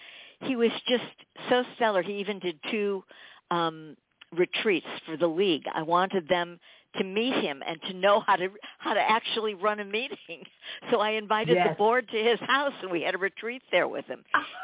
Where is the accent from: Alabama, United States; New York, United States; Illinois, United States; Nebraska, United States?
Illinois, United States; Chicago; Well, I grew up in Chicago, and then my parents moved outside of Chicago.